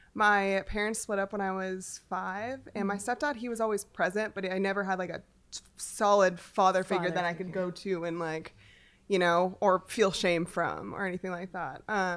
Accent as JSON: {"language": "English", "region": "California", "country": "United States", "tie": "born or raised there", "said": "It's weird because I grew up in California and grew up in Orange County specifically, but I didn't have your stereotypical Orange County life."}